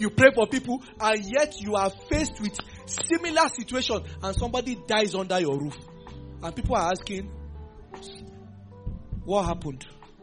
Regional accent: Nigeria; So I'm a Nigerian.

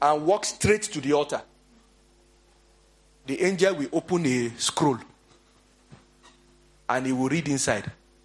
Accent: Lagos, Nigeria; I'm from Lagos.

